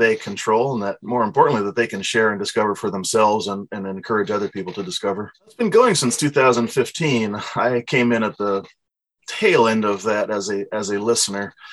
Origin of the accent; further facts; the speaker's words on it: Seattle, Washington, United States; Well, I'm from Seattle, like you say.